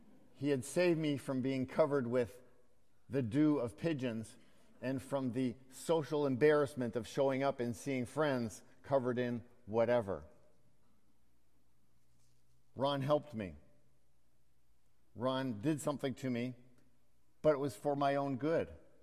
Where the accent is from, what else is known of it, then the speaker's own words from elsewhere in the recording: Toronto, Ontario, Canada; I grew up in Toronto